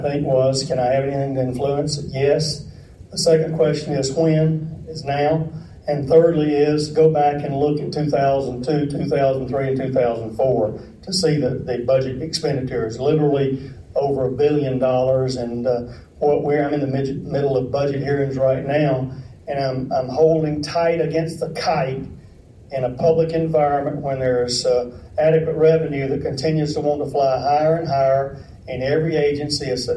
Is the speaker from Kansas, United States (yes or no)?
no; Georgia, United States; I was baited in my campaign in 2002, since I was from Middle Georgia, to make this an anti-Atlanta campaign.